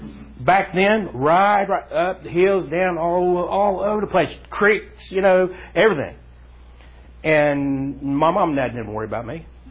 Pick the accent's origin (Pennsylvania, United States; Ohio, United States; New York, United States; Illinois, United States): Ohio, United States; nothing against y'all city slickers up here, but I was born and raised in Southern Ohio.